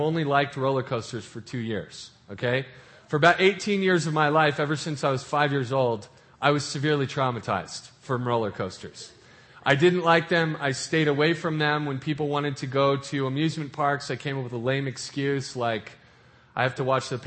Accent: New Mexico, United States; We grew up in New Mexico. And so we're about to move and do some stuff that we've never done before.

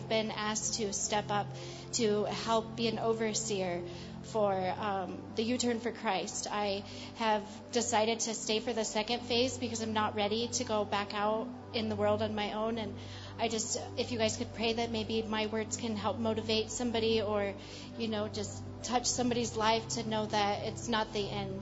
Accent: Colorado, United States; I'm actually from Colorado.

